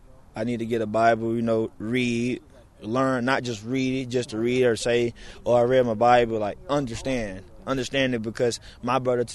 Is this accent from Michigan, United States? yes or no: no; Atlanta, Georgia, United States; we're from Atlanta, like. We don't cry about nothing.